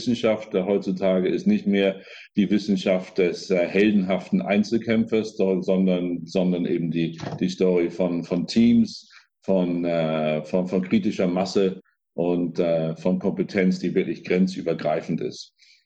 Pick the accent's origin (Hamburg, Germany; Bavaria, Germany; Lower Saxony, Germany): Hamburg, Germany; Also ich bin in Hamburg aufgewachsen, in Eimsbüttel und dann zur Schule gegangen in Altona und in Harvesterhude zum Helene-Lange-Gymnasium.